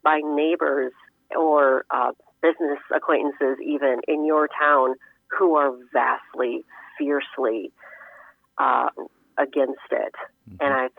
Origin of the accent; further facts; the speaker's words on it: Rockford, Illinois, United States; at a living history village where I grew up in Rockford, Illinois.